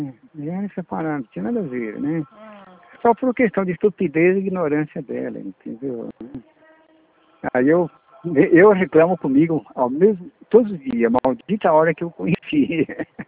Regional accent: Monte Castelo, São Paulo, Brazil; born there; Na realidade, nasci em Monte Castelo, né?

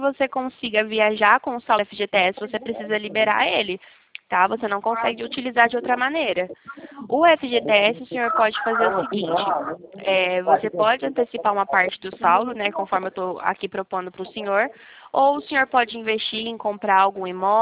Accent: São Paulo, Brazil; O meu DDD é 16, que eu sou aqui de São Paulo

